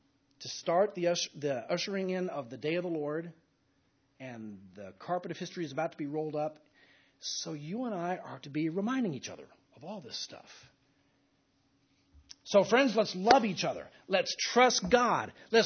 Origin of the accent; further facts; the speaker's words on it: Dallas, Texas, United States; I grew up in Dallas. And growing up in Dallas, 300 miles north of here, I did a lot of driving on a major thoroughfare known as Northwest Highway.